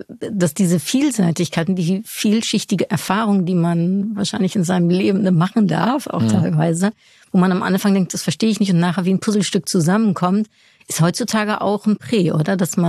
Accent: Netherlands; Also ich komme aus den Niederlanden

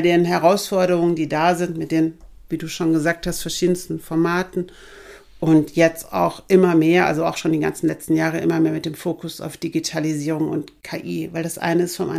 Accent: Kassel, Hesse, Germany; ich bin in Kassel geboren, lebe hier sehr, sehr gerne. Und habe meine Schule hier in Kassel beendet

